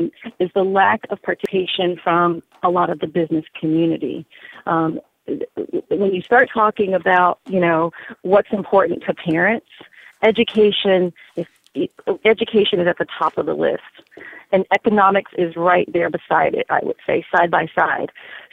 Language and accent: English; Jacksonville, Florida, United States; now in St. Johns County, United States; we relocated our family from Jacksonville into St. John's County because we have a 7-year-old and a 4-year-old